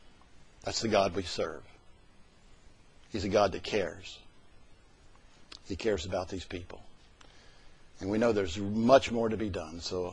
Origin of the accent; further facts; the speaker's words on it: the South, United States; I'm from the South, Lord, and I'm a little prejudiced there.